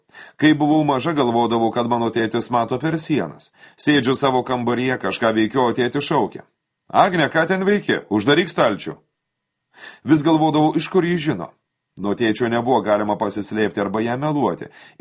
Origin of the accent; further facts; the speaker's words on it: Suvalkija, Lithuania; Esu suvalkietis, todėl viskas ir lieka namuose.